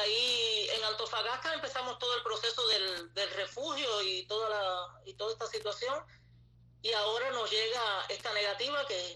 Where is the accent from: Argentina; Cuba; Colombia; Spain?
Cuba; moved away; Yo salí de Cuba y no sabía que venía para esto, yo estoy expulsado de mi país.